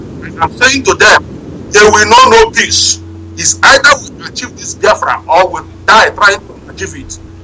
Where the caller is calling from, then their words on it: Morocco; I'm calling from Morocco.